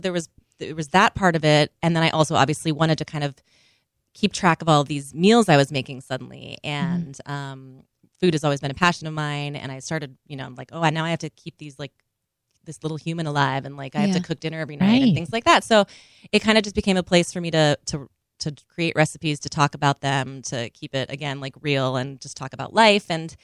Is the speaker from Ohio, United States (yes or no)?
no; Minnesota, United States; because I grew up in Minnesota and we just